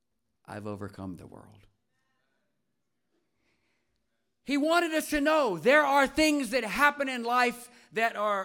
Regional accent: Tennessee, United States; When I grew up in Tennessee, and one of the favorite places to go growing up was Gatlinburg, Tennessee.

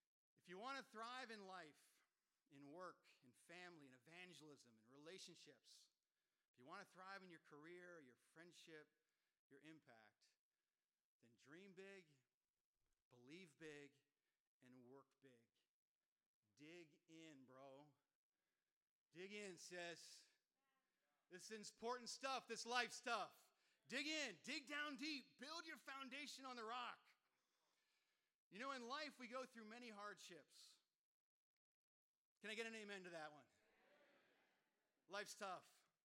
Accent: New Jersey, United States; Sue grew up in Massachusetts. I grew up here in New Jersey.

